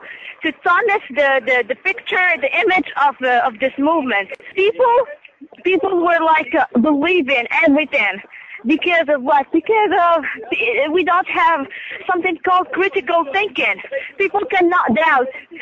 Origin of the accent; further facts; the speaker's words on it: Morocco; So we decided to make a video that says that we are Moroccans